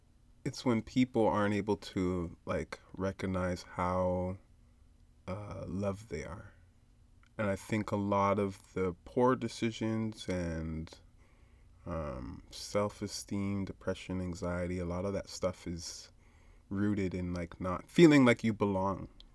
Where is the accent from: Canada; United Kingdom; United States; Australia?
Canada; Toronto, Ontario; now in Guelph, Canada; especially since moving to Guelph, it's been a struggle to try to find that space where I feel I belong, because I'm from Toronto, and being like a person of color in Guelph, like I don't feel like I belong here.